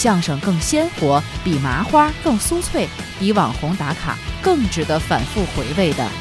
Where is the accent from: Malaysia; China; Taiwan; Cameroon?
China; Tianjin; 咱们天津人骨子里的幽默哲学